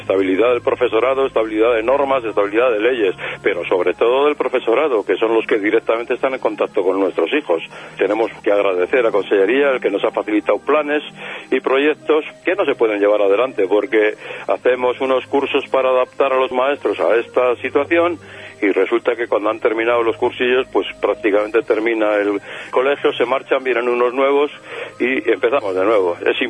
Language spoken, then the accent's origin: Spanish; Basque Country, Spain; Yo soy vasco, conozco a esta mujer